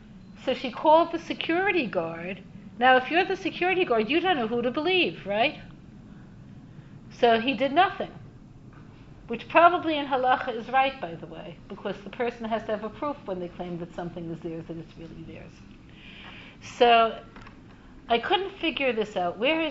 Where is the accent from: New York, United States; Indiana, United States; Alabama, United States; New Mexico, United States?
New York, United States; Brooklyn; People steal. I'm from Brooklyn.